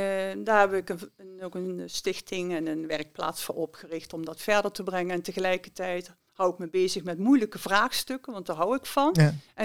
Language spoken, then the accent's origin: Dutch; Limburg, Netherlands; now in Amsterdam, Netherlands; Ja, ik ben dus uit Limburgse, maar dat hoor je wel. Ja. En bij de West-Friese gewerkt met veel plezier, woon in Amsterdam.